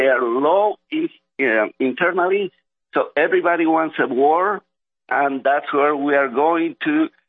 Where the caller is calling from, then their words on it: Bolivia; I am from Bolivia.